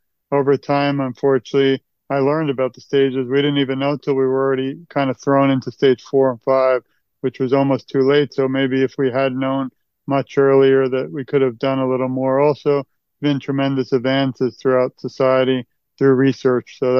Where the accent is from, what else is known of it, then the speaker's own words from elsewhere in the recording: New York, United States; When I was a little child, I'm from New York, my mother took me to see Broadway Memory or Cats